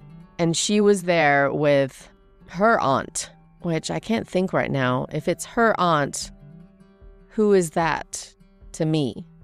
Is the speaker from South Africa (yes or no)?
no; Germany; also born or lived in England; So as I grew up in Germany and England, we would drive to Germany and East Germany and drive through the entrance, one of the entrances by the Berlin Wall